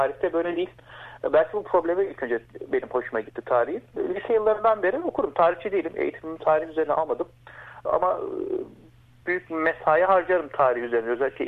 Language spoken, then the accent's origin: Turkish; Istanbul, Turkey; born there; moved away as an adult; also born or lived in Netherlands; İstanbul'da doğdum 1979 senesinde. Avustralya maceram 2011 yılında başladı. 2006'dan beri Hollanda'da yaşıyordum.